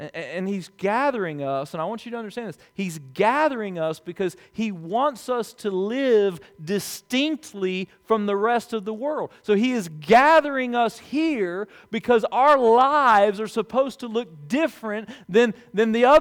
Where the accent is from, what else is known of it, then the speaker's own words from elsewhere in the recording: Alabama, United States; When I was growing up in South Alabama, that was just something you call people.